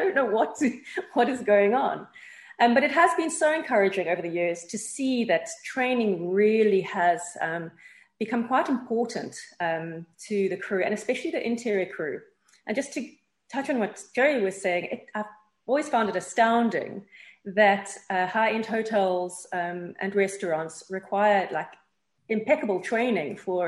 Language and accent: English; South Africa; I come from South Africa.